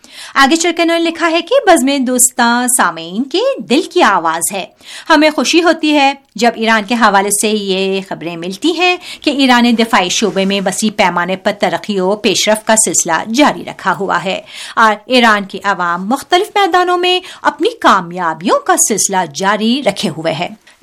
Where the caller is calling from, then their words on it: Srinagar, Jammu and Kashmir, India; میرا تعلق سری نگر سے ہے